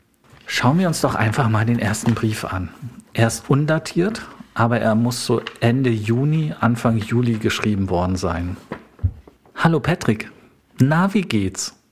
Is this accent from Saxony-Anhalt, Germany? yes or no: no; Berlin, Germany; born there; Ich bin 1982 in Berlin geboren.